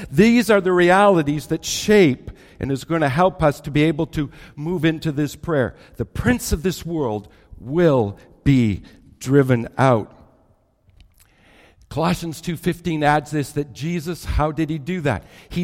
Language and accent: English; Canada; Because here in Canada, I'm a Canadian.